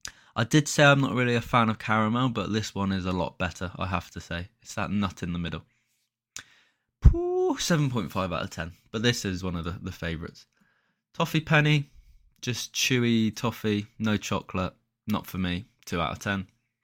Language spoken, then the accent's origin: English; Halifax, Yorkshire and the Humber, United Kingdom; born there; So that was where I was born. So I was born in Halifax. Didn't live there long, mind you